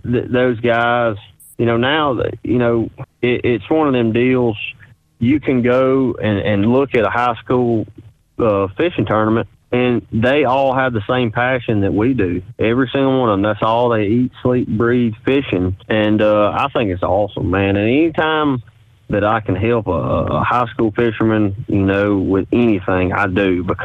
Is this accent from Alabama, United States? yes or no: yes; Alabama, United States; as you can tell with my accent